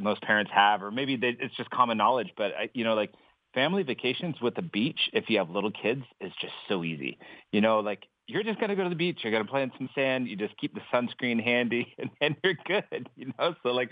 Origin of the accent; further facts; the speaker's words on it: Seattle, Washington, United States; I grew up in Seattle, I grew up hiking parts of the Pacific Crest and like doing the Cascades